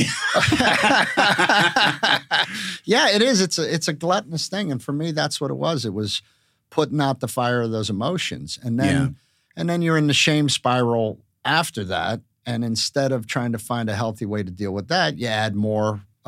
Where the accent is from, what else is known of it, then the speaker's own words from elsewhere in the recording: Pittsburgh, Pennsylvania, United States; growing up in Pittsburgh, you know, they think a salad is a topping for a hamburger.